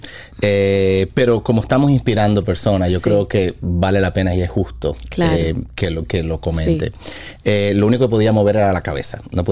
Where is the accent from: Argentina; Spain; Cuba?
Cuba; Correcto, fíjate, nací en Cuba, en una Cuba comunista con carencia de todo.